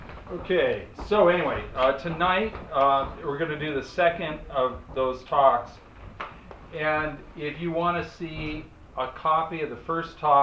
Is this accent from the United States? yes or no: yes; California, United States; now in Moscow, Russia; I'm an American from California. That's all the history you need to know.